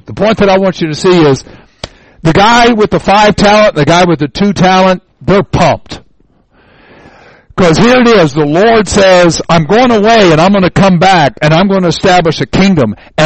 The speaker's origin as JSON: {"language": "English", "region": "Kentucky", "country": "United States", "said": "And I'm from Kentucky, so I can say that."}